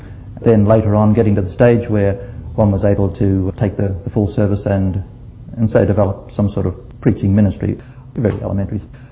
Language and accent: English; Cannon Hill, Queensland, Australia; I was from Cannon Hill, Gay was from Wynnum.